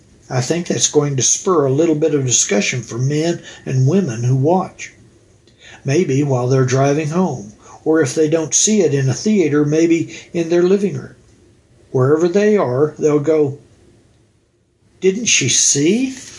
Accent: Tucumcari, New Mexico, United States; also born or lived in Goodwell, Oklahoma; Well, I grew up in Tucumcari, New Mexico, and did leatherwork in shop class, things like that.

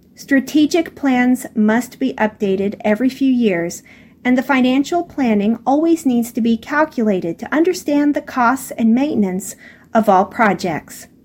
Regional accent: Midland, Texas, United States; Midland, my hometown, is a special place.

